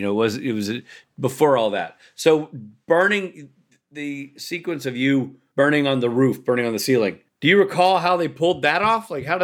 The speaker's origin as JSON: {"language": "English", "town": "Nashville", "region": "Tennessee", "country": "United States", "said": "But like, look, I'm from Nashville"}